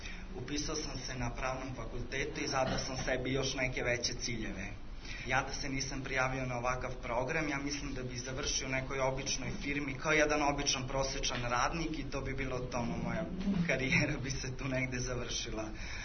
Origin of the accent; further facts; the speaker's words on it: Smederevo, Podunavlje District, Serbia; Iz Smedereva sam, student sam na Pravnom fakultetu u Beogradu i također sam volonter Ujedinjenih nacija.